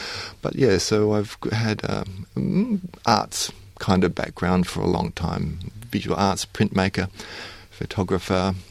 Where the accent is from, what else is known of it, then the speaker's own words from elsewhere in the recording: Australia; So I think being Australian is a little bit different.